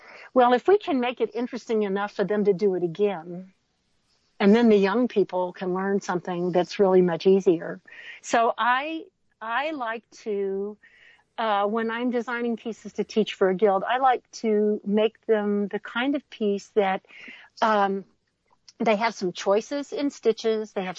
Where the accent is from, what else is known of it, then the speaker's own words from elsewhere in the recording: Texas, United States; also born or lived in North Carolina; Listen, I grew up in Texas, but I lived in North Carolina for a while, and I didn't have any friends. I didn't know anybody when I got there.